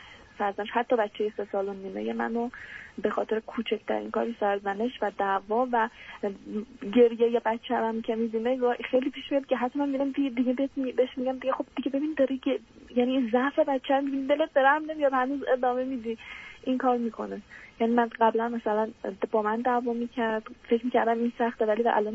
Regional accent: Iran; از ایران هستم.

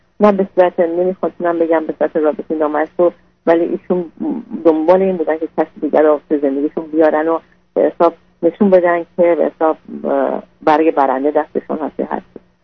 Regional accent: Iran; also born or lived in Turkey; now in United States; ما الان حدودا 2001 از ایران اومدیم بیرون، بعد 3 سال ترکیه بودیم،

